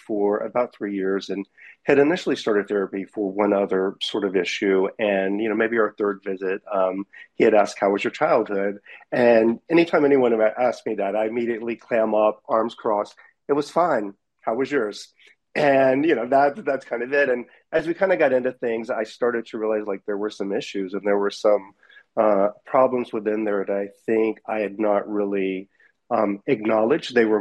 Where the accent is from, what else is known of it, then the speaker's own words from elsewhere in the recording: Pensacola, Florida, United States; I'm author of Fault Line, Still Standing. I'm from Pensacola, Florida.